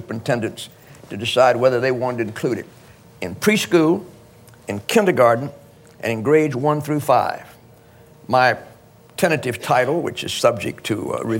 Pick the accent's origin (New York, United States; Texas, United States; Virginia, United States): Texas, United States; Houston; I grew up Catholic in Houston, Texas, so I know about gun culture, all about it.